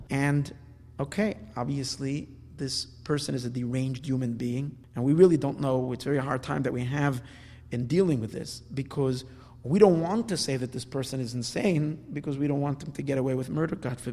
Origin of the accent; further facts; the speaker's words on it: Brooklyn, New York, United States; I grew up in Borough Park